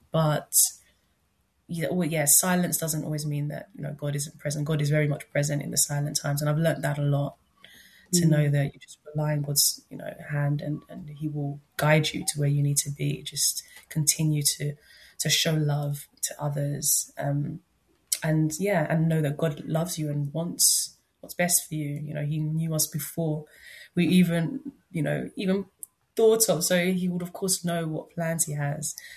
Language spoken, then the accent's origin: English; Nigeria; I'm originally from Nigeria